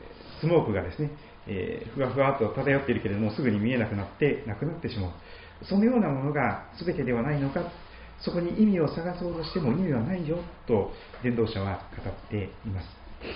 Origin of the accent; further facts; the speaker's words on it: Kochi, Japan; 私の場合は、四国の高知県で生まれ育ちましたが、父は高知県の県庁で勤めておりました。